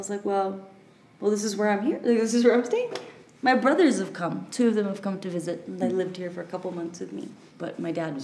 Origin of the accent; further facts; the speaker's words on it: Hong Kong; also born or lived in Philippines / Australia / United Kingdom; Yeah, I was born in Hong Kong and then I did primary school in the Philippines and then secondary school back in Hong Kong and then a bit of studies in Australia.